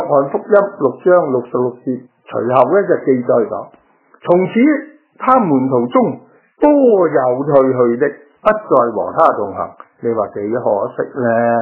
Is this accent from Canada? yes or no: no; China; 所以我觉得如果我哋中国人好好温习一下我哋嘅诗词呢言语啊嗰啲咁呢